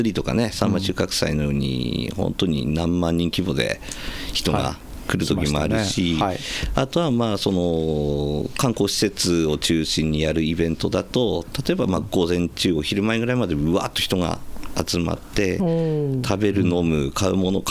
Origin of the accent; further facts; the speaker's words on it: Ishinomaki, Miyagi, Japan; now in Onagawa, Japan; そうですね、実は石巻ですね